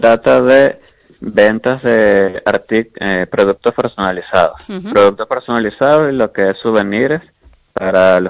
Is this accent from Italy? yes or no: no; Venezuela; moved away as an adult; yo ya lo tenía planteado desde donde vengo, que soy de Venezuela.